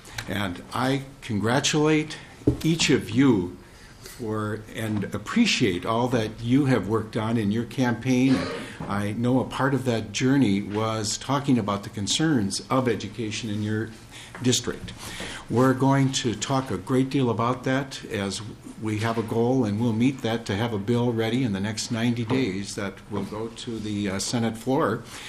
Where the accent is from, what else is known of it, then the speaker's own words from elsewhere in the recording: St. Paul, Minnesota, United States; born there; now in Maplewood, United States; I was born in St. Paul, just a couple of blocks from here, and I live in Maplewood.